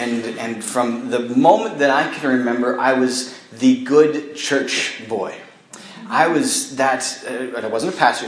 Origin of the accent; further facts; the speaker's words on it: Regina, Saskatchewan, Canada; And I grew up in Regina here.